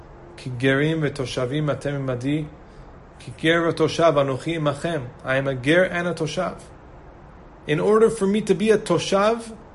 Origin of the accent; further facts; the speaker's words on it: New York, United States; we're not from here, we're from New York, and we're not from here.